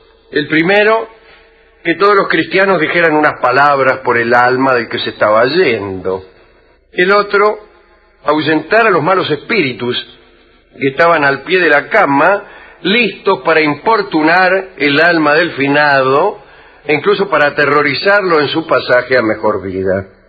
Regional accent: Baigorrita, Tacuarembó, Uruguay; born there; Nací en Baigorrita.

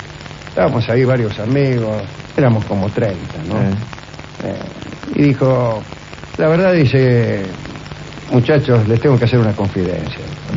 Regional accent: Argentina

